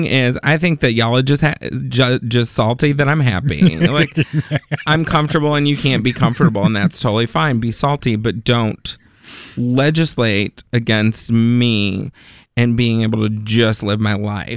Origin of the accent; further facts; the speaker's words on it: Texas, United States; I grew up in Texas in a very small town, very Southern Baptist / very conservative Christian.